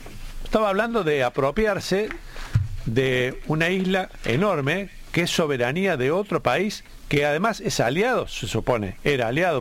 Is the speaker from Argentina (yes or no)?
yes; Argentina; que es hoy un país terrorista, como los argentinos ya sabemos